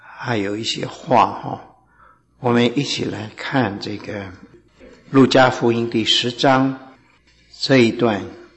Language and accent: Chinese; China; 正如我们中国人说哈，学无止境这样